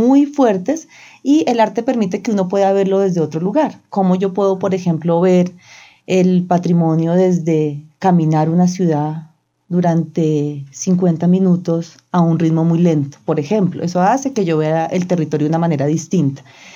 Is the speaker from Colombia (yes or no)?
yes; Bogotá, Colombia; Porque pues yo soy bogotana y la ciudad para mí es un referente importante.